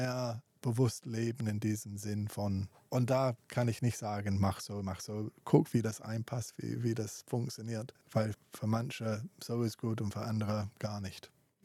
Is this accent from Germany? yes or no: no; England, United Kingdom; German is a second language; Ich bin Engländer und ich kenne mich gut